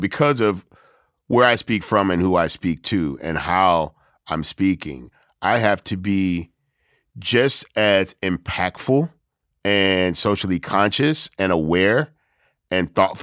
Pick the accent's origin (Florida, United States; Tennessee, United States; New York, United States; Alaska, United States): New York, United States; I'm a rapper from New York, so this is the world I live in.